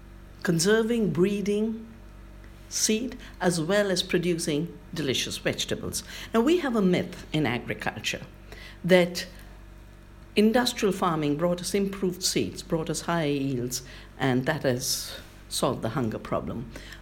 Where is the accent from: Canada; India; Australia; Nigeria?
India; I'm from India.